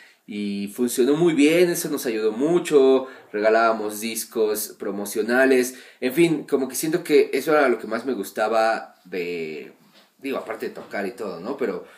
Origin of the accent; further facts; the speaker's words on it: Mexico City, Mexico; tengo 35 años, soy de la Ciudad de México